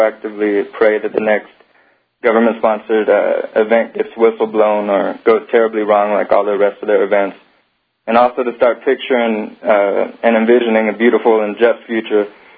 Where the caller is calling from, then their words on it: California, United States; California.